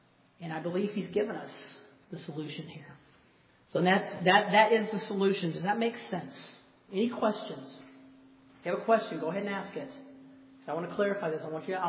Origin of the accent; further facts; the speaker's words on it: Alabama, United States; It was like studying, and I was from Alabama. We didn't have to study.